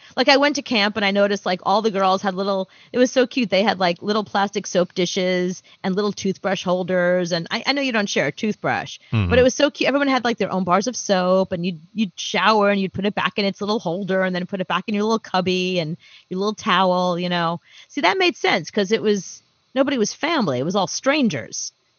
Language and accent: English; Brooklyn, New York, United States; because I grew up really poor in Coney Island, Brooklyn.